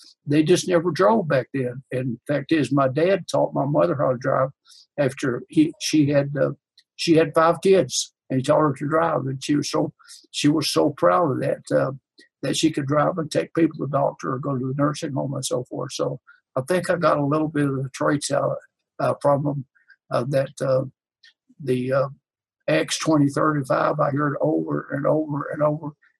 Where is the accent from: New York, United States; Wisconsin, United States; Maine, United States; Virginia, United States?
Virginia, United States; born there; I was born in Southwest Virginia, and my parents both went to the seventh grade.